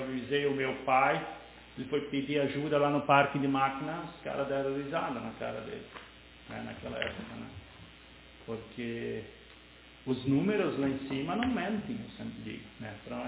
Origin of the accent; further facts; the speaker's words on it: France; e eu sou francês